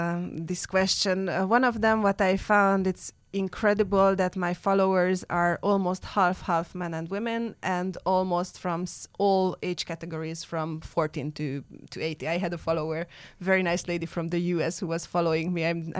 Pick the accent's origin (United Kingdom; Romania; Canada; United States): Romania; English is a second language; because I'm Hungarian from Romania.